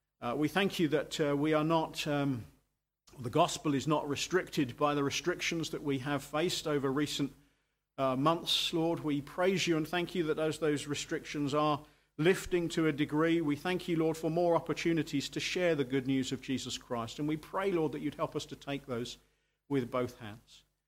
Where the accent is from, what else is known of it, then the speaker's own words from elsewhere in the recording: United Kingdom; we often, being British, grumble about the weather